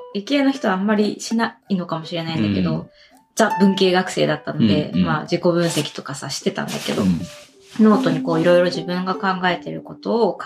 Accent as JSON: {"language": "Japanese", "region": "Kyushu", "country": "Japan", "said": "我々九州人としてはさ、九州でもめっちゃなんか行ったことあるところとかね"}